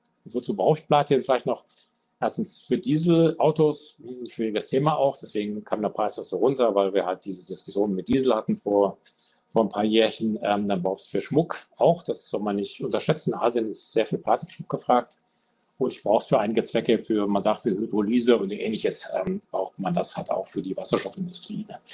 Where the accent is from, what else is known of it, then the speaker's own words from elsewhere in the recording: China; Die Staatsanleihen kaufen, weiß ich jetzt nicht so als Chinese, also in China die Nachfrage nach Gold war dann sehr stark.